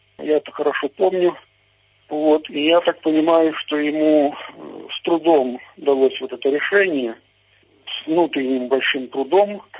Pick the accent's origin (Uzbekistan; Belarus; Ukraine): Belarus; мы, белорусы, честно собирались голосовать за него